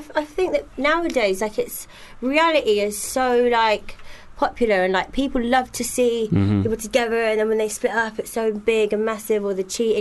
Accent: Singapore; born there; Or I'll also mention things like my upbringing, where I was born in Singapore, boarding school and then the TV shows

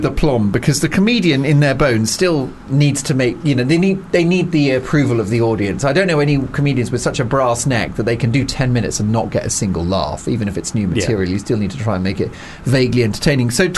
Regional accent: United Kingdom; As a Brit now, I'm feeling very self-flagellating.

